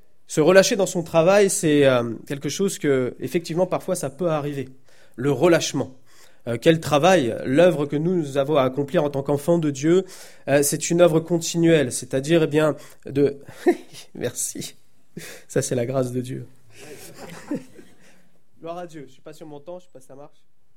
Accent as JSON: {"language": "French", "region": "Pays de la Loire", "country": "France", "said": "je viens de Vendée. C'est 120 km d'ici pile de chez moi."}